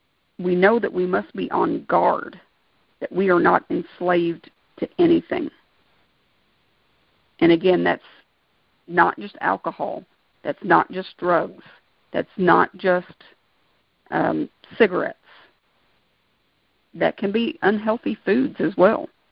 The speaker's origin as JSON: {"language": "English", "region": "Kentucky", "country": "United States", "said": "Now, I'm from Kentucky. You know, we're kind of down in the South."}